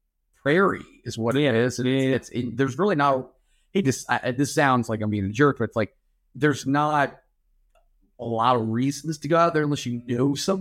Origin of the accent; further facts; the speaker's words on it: Oklahoma, United States; I think what's great, what is crazy about like growing up in Oklahoma is like so much of like Oklahoma